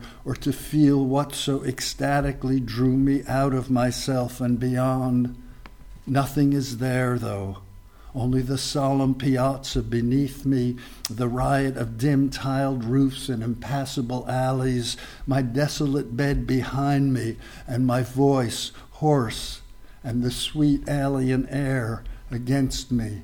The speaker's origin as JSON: {"language": "English", "town": "Newark", "region": "New Jersey", "country": "United States", "tie": "born or raised there", "said": "And it was mentioned I grew up in Newark, and Port Newark was where the planes were gathered to be sent over here."}